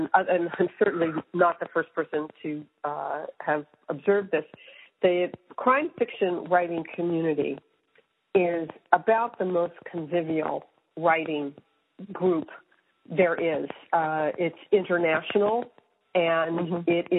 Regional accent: United States; I pronounce it Amy because I'm just an American.

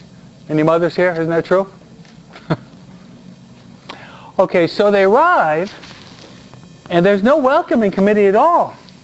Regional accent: Detroit, Michigan, United States; born there; I was born in Detroit. They call it Motown, okay? I only lived there like 2 years, but most of my relatives are there. So I was born in Michigan, not Michoacan, okay?

